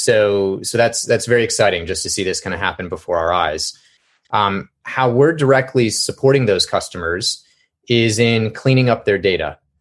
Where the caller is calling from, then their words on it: DC metro area, United States; So I'm calling you from the DC metro area, and thanks for having me.